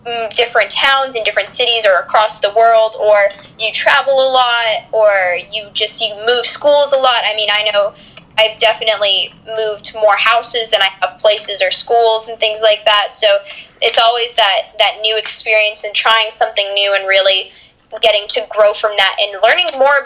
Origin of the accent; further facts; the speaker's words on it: San Diego, California, United States; born there; also born or lived in Charlottesville / Japan; now in Northern Virginia, United States; I usually just say I was born in San Diego and then I lived in Charlottesville and moved to Japan, and now I live in Northern Virginia.